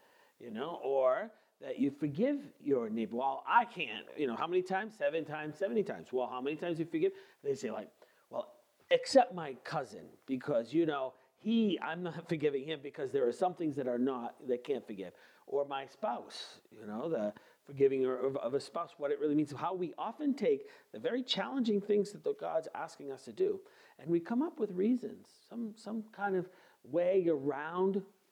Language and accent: English; Canada; almost I think everybody that I grew up with anyway in the French Canadian world